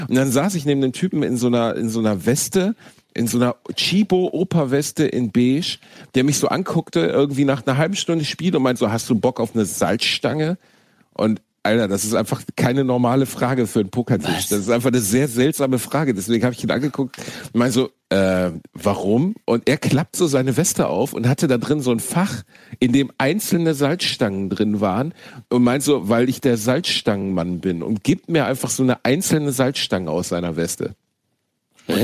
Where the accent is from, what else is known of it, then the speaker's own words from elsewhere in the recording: Gelsenkirchen, North Rhine-Westphalia, Germany; Das ist Gelsenkirchen, meine Heimatstadt, hat eine Trabrennbahn.